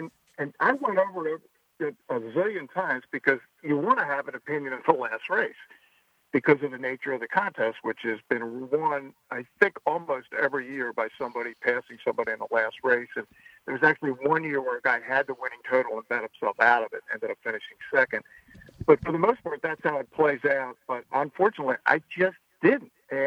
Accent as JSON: {"language": "English", "region": "Maryland", "country": "United States", "tie": "born or raised there", "said": "It's what I learned when I grew up in Maryland playing exactas at Pimlico."}